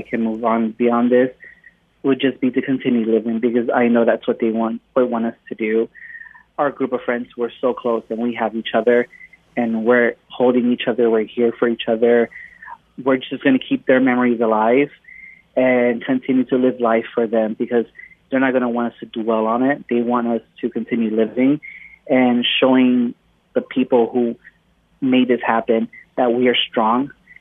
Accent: Puerto Rico; In Puerto Rico, it's more keep it on the low. Nobody wants to know. Nobody accepts it, you know, growing up.

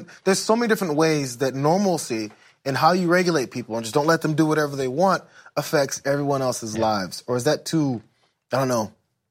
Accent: California, United States; I mean, my first earthquake I experienced as a Californian when I was a freshman in college here

